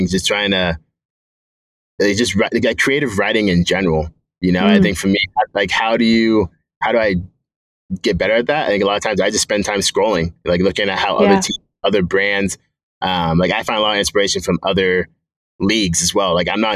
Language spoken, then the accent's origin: English; Pacific Northwest, United States; Like, obviously, I grew up in the Pacific Northwest